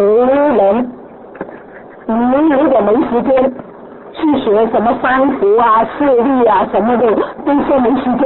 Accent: Hong Kong; Chinese is a second language; 我们是香港人嘛你知道最怕是广府人讲官话，哎呀，真是我是广东人了啊，所以你听我的国语呢，你就觉得很辛苦了哈。

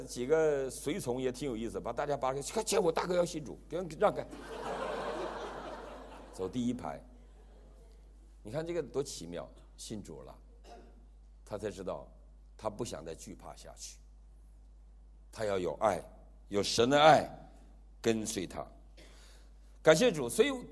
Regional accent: Taiwan; 这个另类英雄，我台湾人爱用另类这个词儿

